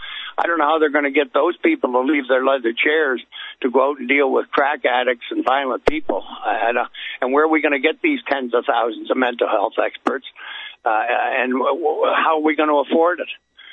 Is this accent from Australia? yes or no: no; Canada; If I'm allowed to talk about this, I'm just a Canadian